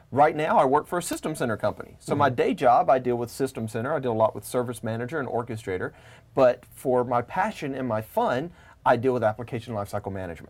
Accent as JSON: {"language": "English", "town": "Tupelo", "region": "Mississippi", "country": "United States", "said": "I'm from Tupelo, Mississippi."}